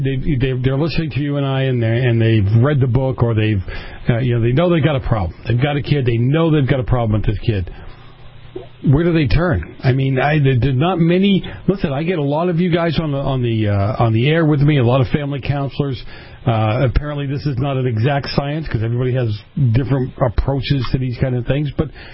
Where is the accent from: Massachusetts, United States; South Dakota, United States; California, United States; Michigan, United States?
Massachusetts, United States; Boston; You know, I grew up in Boston, so that's where you played football, and you were outside all the time.